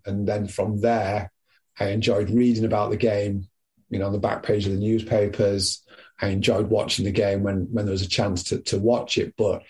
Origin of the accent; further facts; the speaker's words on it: Scarborough, Yorkshire and the Humber, United Kingdom; where I grew up in Scarborough, they weren't a league side. They were a decent non-league side, but there was certainly no real football culture within the town